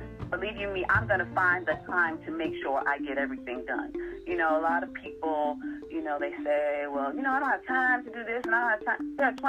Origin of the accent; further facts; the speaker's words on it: Jamaica; also born or lived in Haiti; I am Jamaican. I'm Jamaican and Haitian.